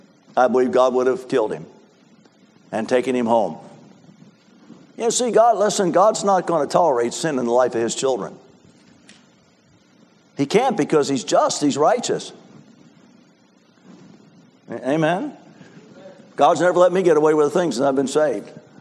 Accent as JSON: {"language": "English", "town": "Philadelphia", "region": "Pennsylvania", "country": "United States", "tie": "born or raised there", "said": "I preach in an inner city church in my hometown, Philadelphia, in the worst section of the city, Fishtown."}